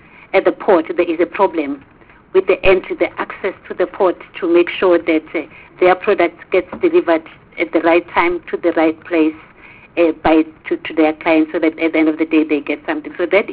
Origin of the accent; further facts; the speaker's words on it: KwaZulu-Natal, South Africa; I come from KwaZulu-Natal.